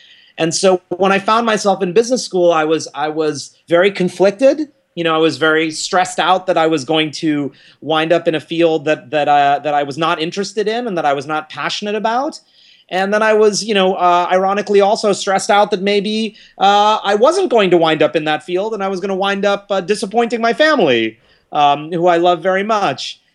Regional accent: New York City, New York, United States; And growing up in New York City, as I did, I was born in 73, and it was a fabulous time to grow up in New York City to be exposed to the arts.

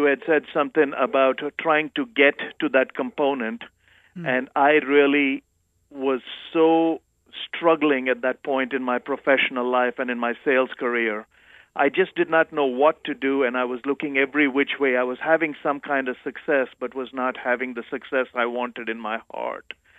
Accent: Visakhapatnam, Andhra Pradesh, India; Life in India, by any nature, is different. I came from a family that was barely middle class.

